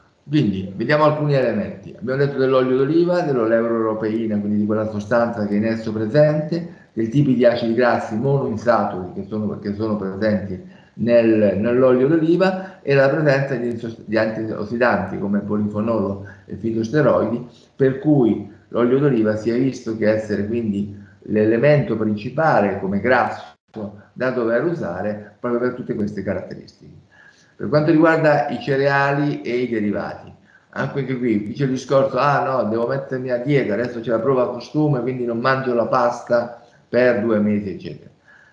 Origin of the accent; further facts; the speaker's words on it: Piedmont, Italy; Io, insomma, comincio ad avere una certa età, quindi mi ricordavo che io vengo dal Piemonte, dalla campagna delle Langhe